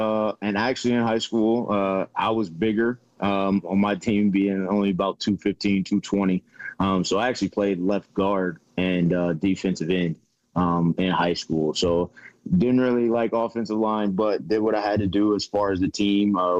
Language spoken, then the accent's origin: English; Decatur, Illinois, United States; now in Wisconsin, United States; So originally I'm from Decatur, Illinois. Been all over when it comes to football. But with situation now and living in Wisconsin with some close family friends